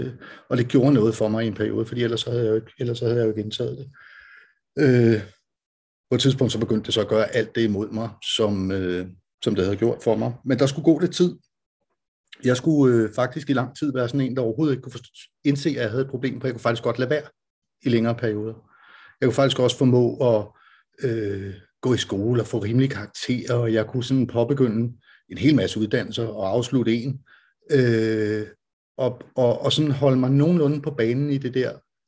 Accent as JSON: {"language": "Danish", "town": "Ølstykke", "region": "Capital Region of Denmark", "country": "Denmark", "tie": "born or raised there", "also_born_or_lived": "Copenhagen / Roskilde", "said": "Jeg kommer faktisk fra København, og så da jeg var helt lille, der flyttede vi til en lille by, der hedder Ølstykke, og så flyttede jeg tilbage til Roskilde, og så flyttede jeg til København, og så flyttede jeg til Jylland, og så har jeg ellers boet alle mulige steder"}